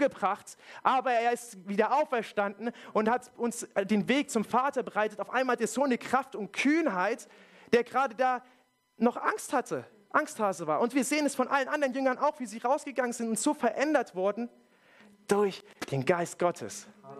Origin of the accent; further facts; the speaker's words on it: Berlin, Germany; Ich komme aus Hellersdorf, bei uns redet man so.